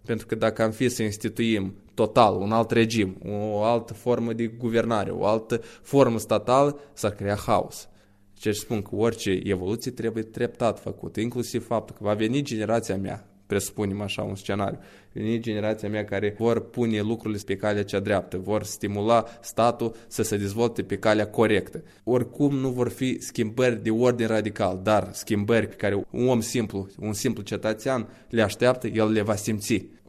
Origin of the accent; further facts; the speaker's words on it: Moldova; Sunt mândru de țara mea, de pământul meu. Sunt mândru de faptul că sunt moldovean